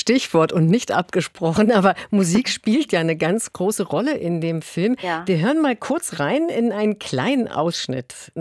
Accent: Berlin, Germany; gerade so vielleicht auch als Berlinerin, wo nicht so viel Tradition gepflegt werden

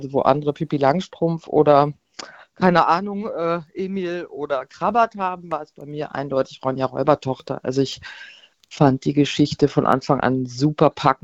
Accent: Hesse, Germany; ich bin doch also kein Stadtmensch, aber ich bin jetzt auch nicht im Wald groß geworden, in der Nähe von Frankfurt

